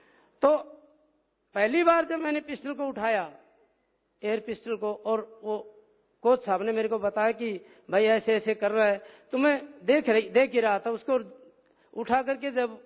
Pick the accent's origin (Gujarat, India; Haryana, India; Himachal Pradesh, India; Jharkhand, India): Haryana, India; आज हरियाणा का तीसरा ऑक्सीजन बाग मेरा गांव बनने जा रहा है